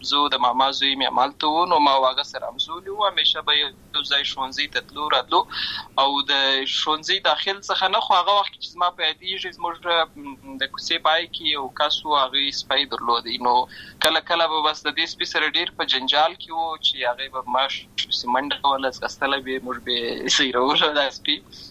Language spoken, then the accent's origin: Pashto; Lashkar Gah, Helmand, Afghanistan; also born or lived in Uruzgan; زه په اصل کې د اروزګان ولایت یم، اما زه په هلمند ولایت لشکرګاه کې پیدا شوی یم، اما د لوی سوی یم، همالته مې ښوونځی لسته ده، همالته مې ټول ژوند مې له هماغه ځای څخه پیل شوی دی، خو په اصل کې زه د اروزګان ولایت څخه.